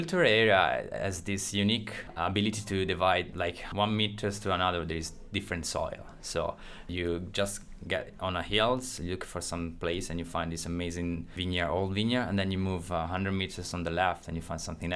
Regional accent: Tuscany, Italy; English is a second language; No, I'm from Tuscany, actually.

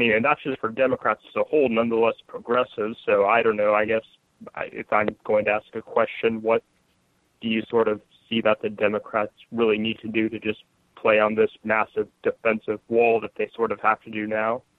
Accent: Seattle, Washington, United States; I'm from Seattle.

